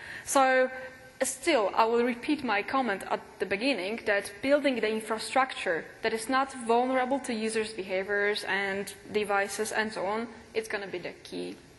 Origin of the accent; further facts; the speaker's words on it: Poland; English is a second language; I'm from Poland. We need visas.